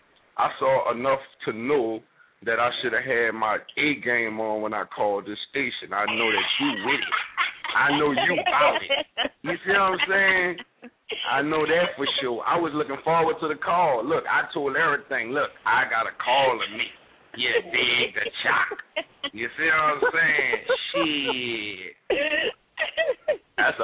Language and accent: English; Louisiana, United States; You know I'm from Louisiana. This the swamp boys around here.